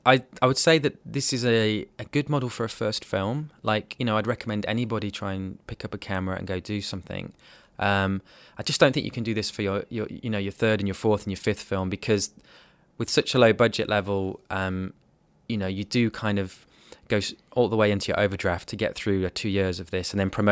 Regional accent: West Midlands, United Kingdom; I'm from Warwickshire.

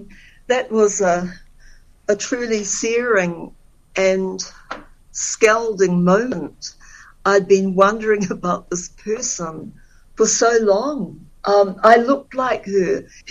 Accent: Ohinemutu, Bay of Plenty, New Zealand; and I grew up here in Ohinamutu.

